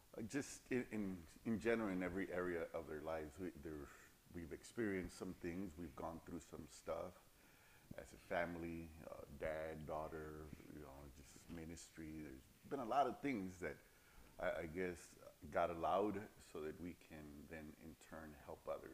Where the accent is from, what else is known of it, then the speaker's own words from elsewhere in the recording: San Antonio, Texas, United States; I grew up in San Antonio pretty much all my life.